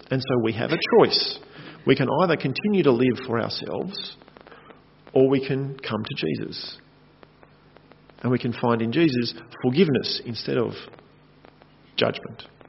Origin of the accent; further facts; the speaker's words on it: Australia; It feels weird as an Australian to say that to people.